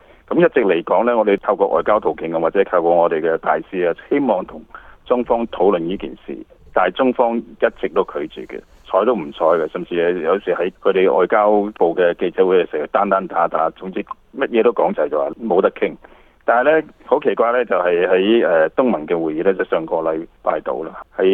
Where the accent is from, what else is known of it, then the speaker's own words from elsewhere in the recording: Canada; 我哋加拿大人呢似乎到而家呢都係比較容忍或者係比較耐性